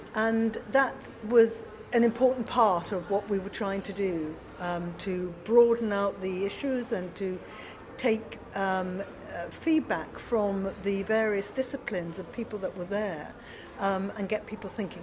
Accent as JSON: {"language": "English", "country": "United Kingdom", "said": "from the UK."}